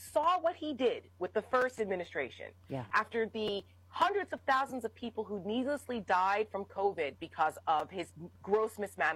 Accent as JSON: {"language": "English", "region": "New Jersey", "country": "United States", "tie": "born or raised there", "said": "I'm from Jersey. I grew up there"}